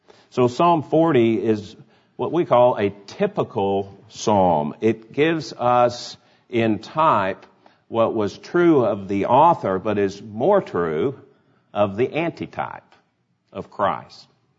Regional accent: Dallas, Texas, United States; born there; And then I pointed out, with my customary pride, I was born in Dallas.

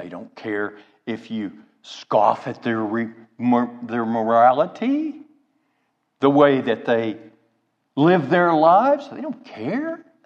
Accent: Oklahoma, United States; I'm from Oklahoma.

